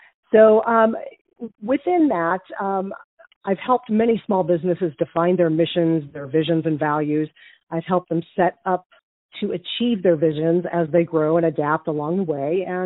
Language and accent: English; Post Falls, Idaho, United States; also born or lived in Coeur d'Alene; now in Bonner County, United States; I am a lifelong North Idaho resident. I was born in Coeur d'Alene, raised in Post Falls.